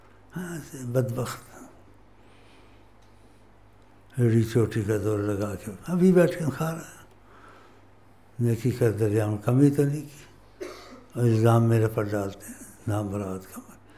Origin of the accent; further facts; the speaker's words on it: Punjab, Pakistan; first language Punjabi; Urdu is a second language; میں پنجابی ہوں، اب اردو بولتا ہوں تو پنجابی کے لفظ گھس جاتا ہے بیچ میں